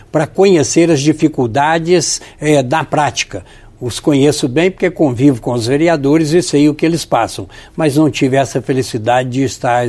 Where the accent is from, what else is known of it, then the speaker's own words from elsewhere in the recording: Capitólio, Minas Gerais, Brazil; born there; Eu nasci em Capitólio, lá no sul de Minas Gerais, no sudoeste de Minas.